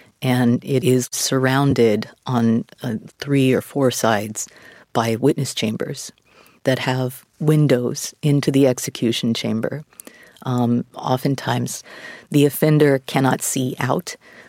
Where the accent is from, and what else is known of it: Texas, United States; born or raised there